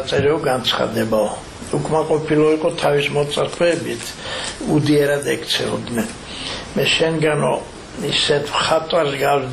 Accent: Arkhoti, Mtskheta-Mtianeti, Georgia; საიდანაც ჩვენ მართლა ვართ არხოტიდან ვართ ჩამოსული

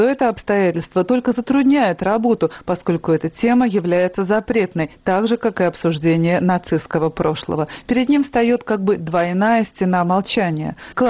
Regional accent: Wuppertal, North Rhine-Westphalia, Germany; сделал карьеру в моем родном городе Вупертале. То есть уже гораздо позже я понял, вот оно что, значит, мой город был весь заражен нацизмом.

